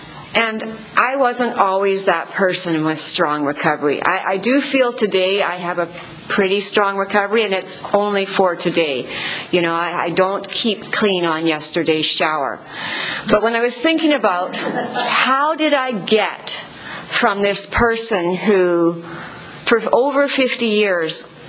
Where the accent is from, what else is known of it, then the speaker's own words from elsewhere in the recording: Nelson, British Columbia, Canada; I come from Nelson, British Columbia. It's a town of 10,000 people nestled in some mountains.